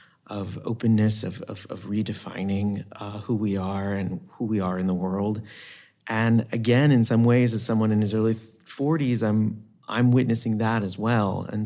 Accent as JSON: {"language": "English", "country": "United States", "said": "my history as an American, my history as a Puerto Rican American."}